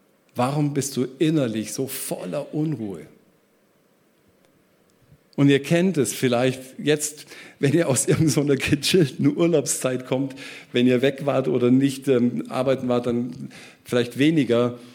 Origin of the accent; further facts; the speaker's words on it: Germany; Es ist auch heute noch, auch wenn wir als Deutsche nicht ganz so leben